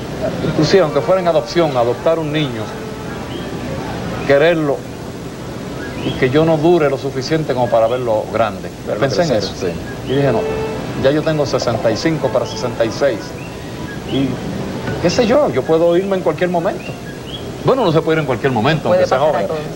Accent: Puerto Rico; Yo soy puertorriqueño.

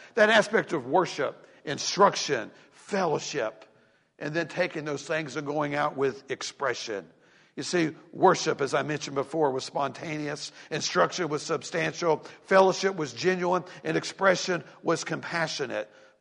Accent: Tennessee, United States; Folks, I'm from East Tennessee. You know that.

